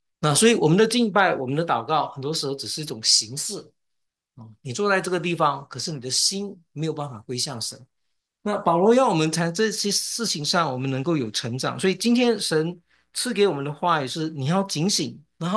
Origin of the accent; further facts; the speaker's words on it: China; 这个爱惜光阴不是我们中国人所说的在地上爱惜光阴